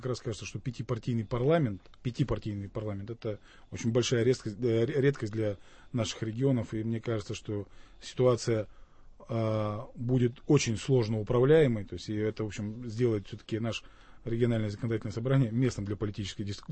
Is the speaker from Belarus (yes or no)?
no; Perm, Perm Krai, Russia